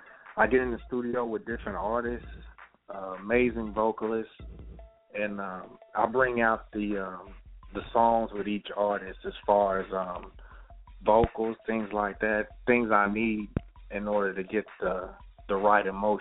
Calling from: Florida, United States; I'm calling from Florida right now.

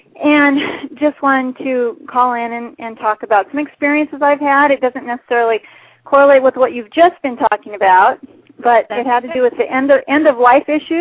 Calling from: Seattle, Washington, United States; I'm calling from Seattle area.

